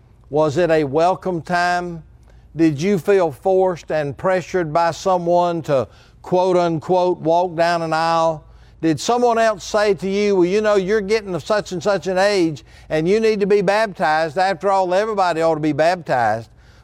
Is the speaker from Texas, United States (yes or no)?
no; Anderson, South Carolina, United States; born there; And I was born in Anderson, South Carolina at the Anderson at the time Memorial Hospital there.